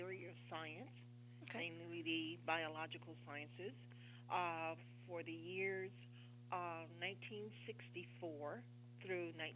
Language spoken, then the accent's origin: English; McDonough, Georgia, United States; I grew up mainly in McDonough, Georgia.